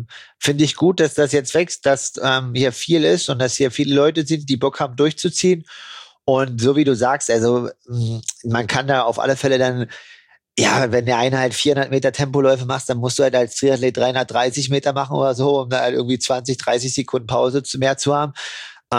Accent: Saxony-Anhalt, Germany; meinem Heimatort aus der Altmark

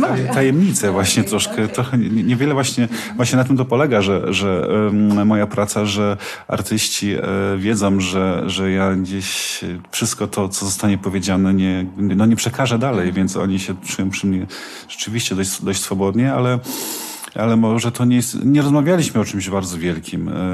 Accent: Silesian Voivodeship, Poland; Ja mieszkam, jakby wychowałem się na Górnym Śląsku, więc dla mnie to jest bardzo ważny region.

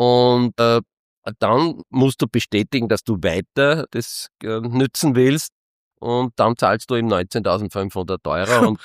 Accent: Austria; als typischer Österreicher sparsam

